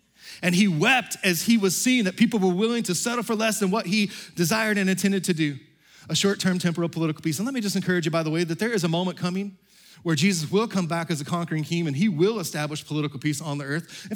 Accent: Amarillo, Texas, United States; from Amarillo, my hometown, down to Brownsville, Texas, in the Rio Grande Valley

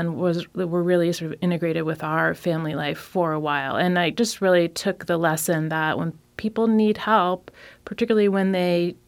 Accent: Brooklyn, New York, United States; I grew up in Brooklyn, New York.

